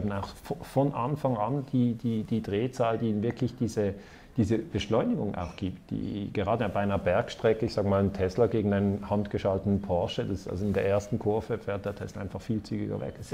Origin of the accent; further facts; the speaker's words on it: Switzerland; Und wir in der Schweiz haben kein Öl, wir haben auch kein Gas.